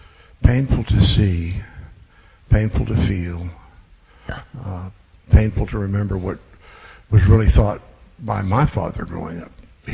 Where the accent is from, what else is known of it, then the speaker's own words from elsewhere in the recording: El Paso, Texas, United States; I grew up in El Paso. There were no blacks.